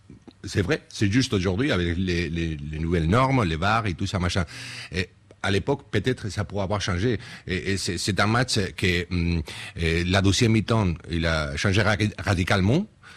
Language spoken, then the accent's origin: French; Spain; Je suis espagnol et quand on a gagné la Coupe du Monde en Afrique du Sud, ils ont perdu le premier match.